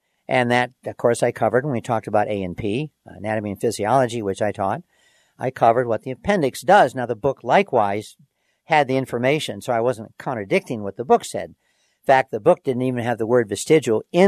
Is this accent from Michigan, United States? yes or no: yes; Detroit, Michigan, United States; "Here's my family, and I'm from Detroit." So I grew up in a fairly integrated society. I went to Wayne State University, and a number of my professors were black.